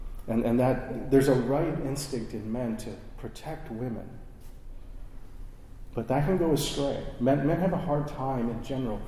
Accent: Midwest, United States; growing up in the Midwest, we would go water skiing

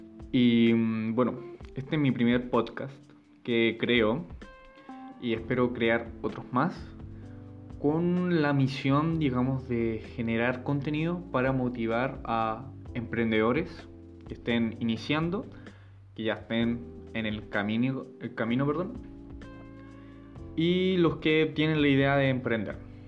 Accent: Chile; soy chileno, tengo 19 años actualmente. Actualmente vivo en Antofagasta.

